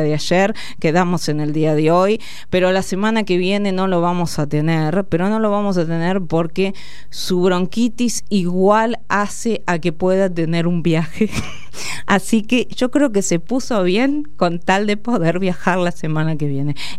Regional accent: Argentina; la voz y el voto sea tuya, la que merecemos como argentinos y argentinas.

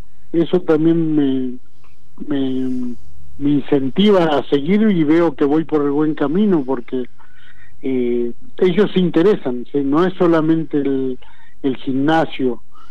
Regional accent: Quilmes, Buenos Aires Province, Argentina; nosotros somos acá, estamos entre Lanús, Florencio Varela. Somos de Quilmes, el límite con el Almirante Brown, San Francisco Solano. Este es mi lugar de lucha.

